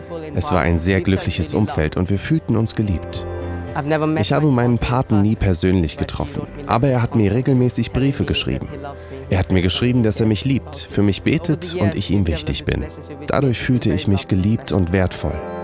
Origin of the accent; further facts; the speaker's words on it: Kolkata, West Bengal, India; German is a second language; Ich wurde in Kalkutta geboren und bin dort aufgewachsen. Ich komme aus einem kleinen armen Viertel, wo etwa 10.000 Menschen leben.